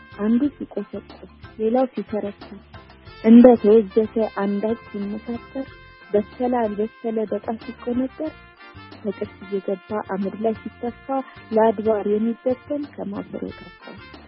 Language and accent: Amharic; Amhara, Ethiopia; እኔ ተወልጄ ያደግኩት ጎጃም ነው እና ቋንቋውን ባህሉ ምንም የዛ አካባቢ ይሆናል